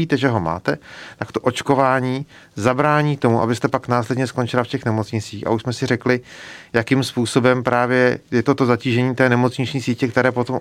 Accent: Karlovy Vary Region, Czechia; já sám jsem z Karlovarska

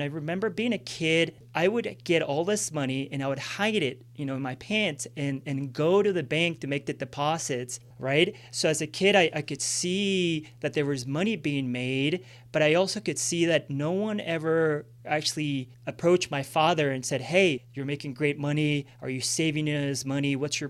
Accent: Villavicencio, Meta, Colombia; English is a second language; I grew up in Colombia when I was 80, grew up in Villavicencio, Los Llanos Orientales, which that's really where a lot of the drug cartels and a lot of the stuff was happening. It's kind of the gateway through the jungle.

